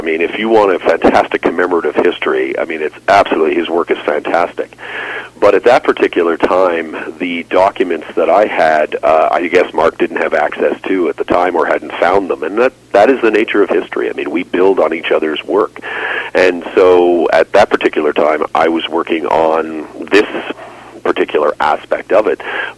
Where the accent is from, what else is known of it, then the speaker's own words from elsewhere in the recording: Canada; as a Canadian military historian, you can't get away from Dieppe.